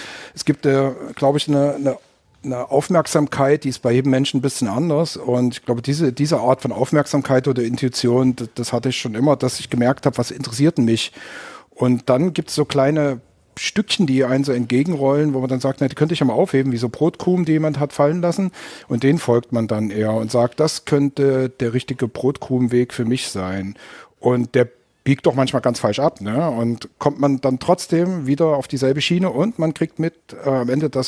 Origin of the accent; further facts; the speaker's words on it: Dresden, Saxony, Germany; deswegen sind wir umgezogen, sind dann 80 in Dresden gewesen. Und deswegen bezeichne ich mich auch als Dresdner, weil ich da quasi die prägenden Jahre letztendlich auch als Teenager und so dann natürlich entsprechend gelebt habe.